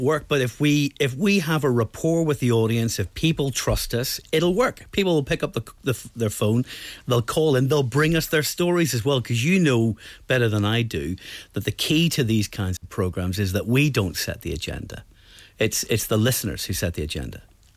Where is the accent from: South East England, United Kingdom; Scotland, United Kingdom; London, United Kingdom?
Scotland, United Kingdom; Listen, I grew up on the Mount Vernon estate. I was a lucky kid who got an opportunity through education to get out of poverty and to get a way in life.